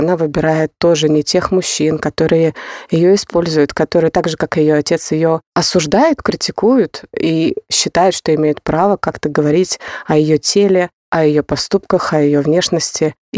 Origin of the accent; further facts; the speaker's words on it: Moscow, Russia; я выросла в Москве